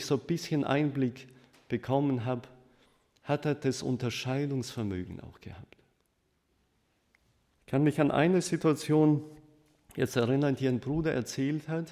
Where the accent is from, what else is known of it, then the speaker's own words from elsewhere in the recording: Prokopyevsk, Kemerovo Oblast, Russia; moved away; Ich bin in Prokopjews in Sibirien aufgewachsen